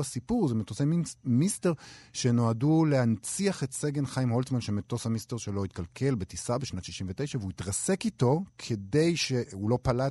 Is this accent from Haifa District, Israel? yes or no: no; Rehovot, Central District, Israel; אני זוכר בתור ילד את גן המשחקים בעיר הולדתי רחובות, בגן הבנים